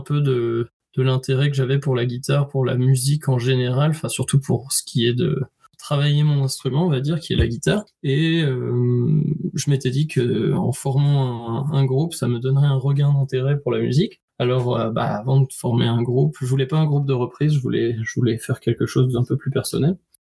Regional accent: Brest, Brittany, France; quand on vient de Brest, on va dire que l'océan joue une grosse part dans les choses du quotidien.

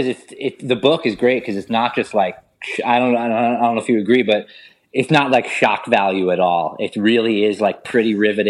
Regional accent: Queens, New York, United States; Yeah, I grew up in Queens and, it was pretty normal. I grew up in like an apartment, like a two bedroom apartment, me and my brother and my mom and dad.

